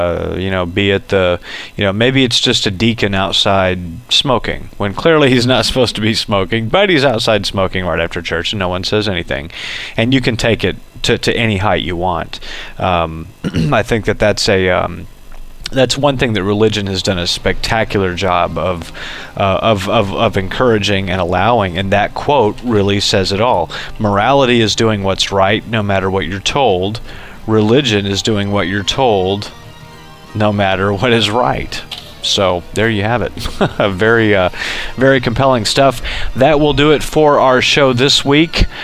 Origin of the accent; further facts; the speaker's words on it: Texas, United States; I mean, growing up in Texas, I tell you what, man, it's a very different culture in some ways, especially when you get out of the city